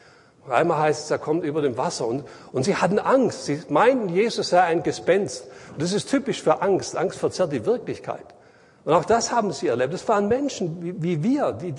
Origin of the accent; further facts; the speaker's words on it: Baden-Württemberg, Germany; Ich als Schwabe würde mich da ein bisschen schwer tun